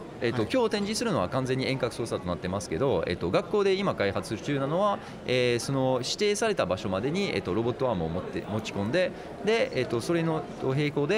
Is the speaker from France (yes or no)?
yes; France; Japanese is a second language; now in Japan; フランスから来ました。7年前から、日本に、います。